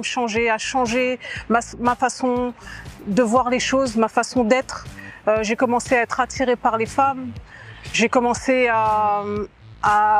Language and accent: French; Guadeloupe; also born or lived in Réunion; aujourd'hui je vais vous raconter comment j'ai rencontré Jésus. Je suis guadeloupéenne et réunionnaise.